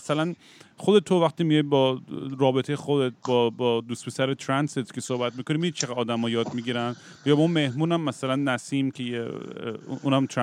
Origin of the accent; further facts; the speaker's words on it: United States; یه بازی بود که بچگیام تو آمریکا میکردیم به اسم کلو